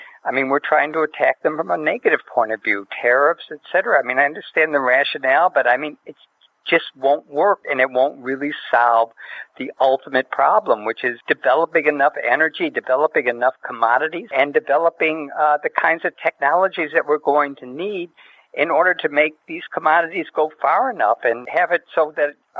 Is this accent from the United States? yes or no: yes; United States; if you ask me what I am, I'm an American.